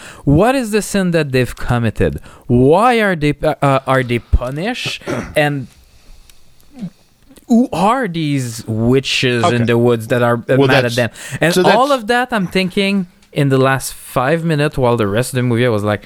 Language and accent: English; Canada; I'm Canadian. I barely speak English